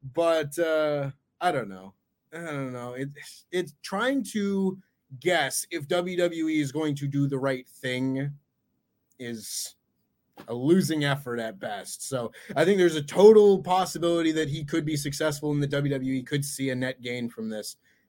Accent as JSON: {"language": "English", "country": "Canada", "said": "Nice Ed Whalen reference. I appreciate that as a Canadian."}